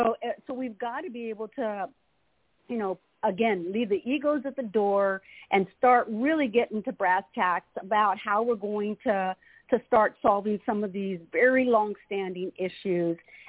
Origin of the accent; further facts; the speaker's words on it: California, United States; plug my home state of California